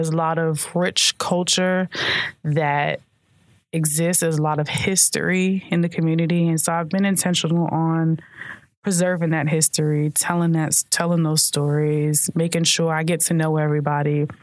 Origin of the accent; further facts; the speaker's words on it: Brooklyn, New York, United States; born there; now in Kissimmee, United States; I was born in Brooklyn. I moved to Poinciana, Central Florida in 2000. And I've been here ever since.